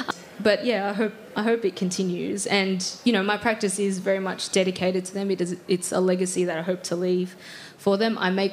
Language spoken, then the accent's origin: English; Australia; I'm Australian. I was born here. That's what it says on my passport, and that's it. But, you know, I look like this. … I can speak Tagalog